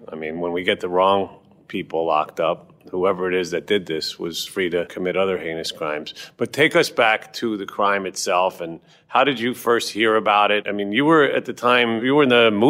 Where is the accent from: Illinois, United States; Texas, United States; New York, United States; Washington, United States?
New York, United States; Which makes it personal to me as a New Yorker, a lifelong New Yorker.